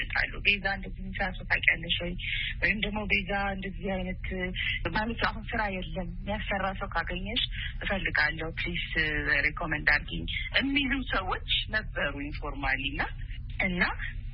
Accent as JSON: {"language": "Amharic", "region": "Addis Ababa", "country": "Ethiopia", "tie": "born or raised there", "said": "እኔ እንግዲህ ተወልጄ ያደኩት አዲስ አበባ ነው።"}